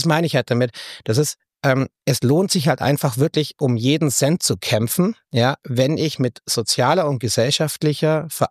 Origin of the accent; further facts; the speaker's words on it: Aachen, North Rhine-Westphalia, Germany; wir sind vielleicht als Aachener noch gar nicht so weit